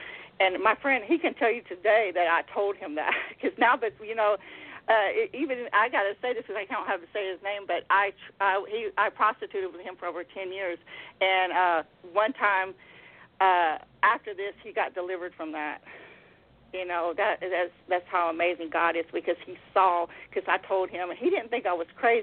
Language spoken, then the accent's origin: English; Baytown, Texas, United States; I was from Baytown.